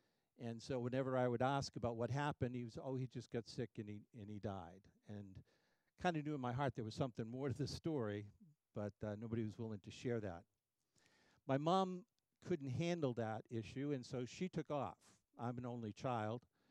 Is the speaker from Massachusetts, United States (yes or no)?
yes; Brockton, Massachusetts, United States; also born or lived in Stoughton; originally are from the South Shore. Cindy and I met in high school, went to Whitman Hanson High School. I was born in Brockton, Mass., the Brockton Hospital, and lived in Stoughton when I was first born.